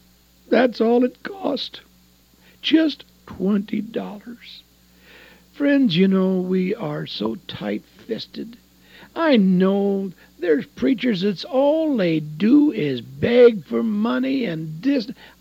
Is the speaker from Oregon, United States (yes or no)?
yes; The Dalles, Oregon, United States; I bought an old gospel tent, and I went to the Dalles, my hometown, and I set that big old tent